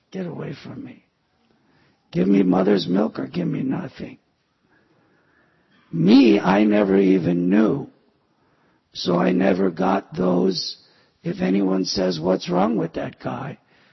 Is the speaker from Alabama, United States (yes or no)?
yes; Mobile, Alabama, United States; born there; I was born in Mobile, Alabama, on a naval air base.